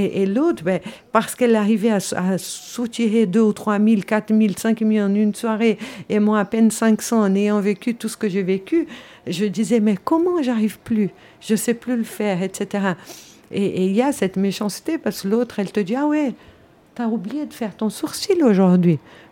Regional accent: Switzerland; Je suis suisse, personne ne m'a obligée, je parle 6 langues, j'ai voyagé le monde

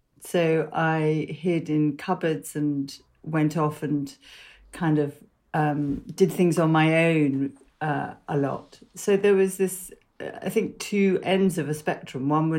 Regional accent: London, United Kingdom; So I grew up in London.

